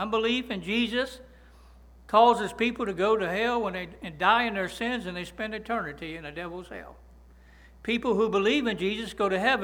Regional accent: United States; I don't know about y'all, but I'm glad that I'm an American.

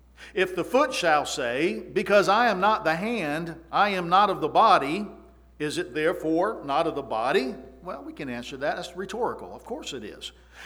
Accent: the South, United States; I'm from the South.

